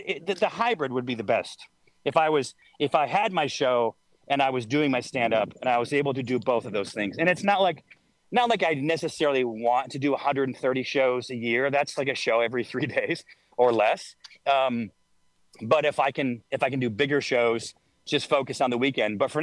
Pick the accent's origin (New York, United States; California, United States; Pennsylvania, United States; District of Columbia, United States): New York, United States; Syracuse; born or raised there